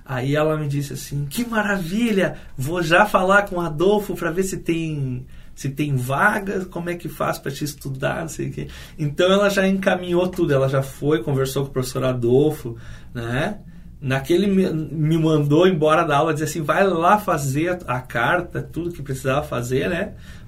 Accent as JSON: {"language": "Portuguese", "town": "Guaíba", "region": "Rio Grande do Sul", "country": "Brazil", "tie": "born or raised there", "said": "Eu nasci em Guaíba, né? Tive a minha formação lá."}